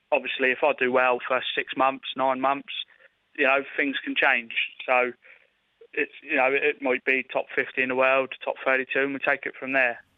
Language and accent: English; Portsmouth, South East England, United Kingdom; I was originally from Buckland, now live in Hilsey.